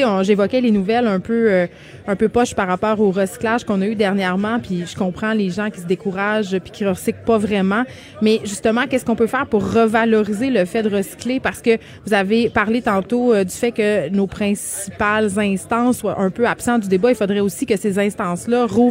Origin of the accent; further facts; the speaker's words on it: Quebec, Canada; J'ai grandi près de la Côte-Nord.